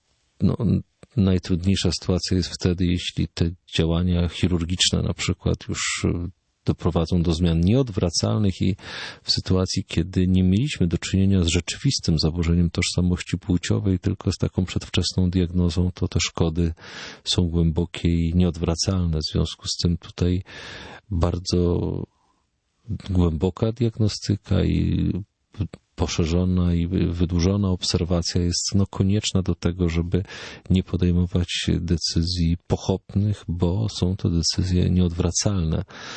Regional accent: Tarnów, Lesser Poland, Poland; czy w Lublinie, czy w Warszawie, czy w Tarnowie, skąd pochodzę i się wychowałem.

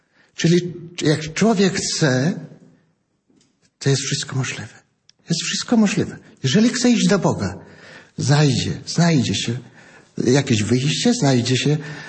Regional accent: Sokoły, Podlaskie Voivodeship, Poland; born there; Urodziłem się w parafii Sokoły, 7 kilometrów mieliśmy do kościółka.

